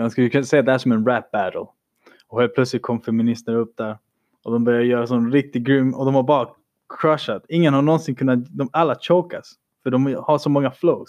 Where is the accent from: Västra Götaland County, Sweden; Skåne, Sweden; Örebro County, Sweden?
Skåne, Sweden; Malmö; men jag är från Malmö, vad fan ska man göra?